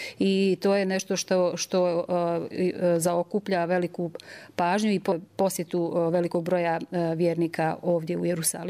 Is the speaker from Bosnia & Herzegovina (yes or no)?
yes; Republika Srpska, Bosnia & Herzegovina; dolazim iz Republike Srpske kao član Srpske pravoslavne crkve